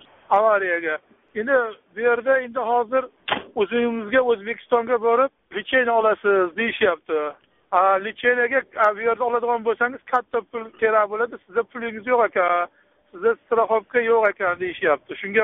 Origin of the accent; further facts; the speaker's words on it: Namangan, Namangan Region, Uzbekistan; now in Saint Petersburg, Russia; Men o'zim aslida Namangandanman. Namanganning o'zidan, sentridan. Men bu yerga Leningradga kelib berdim.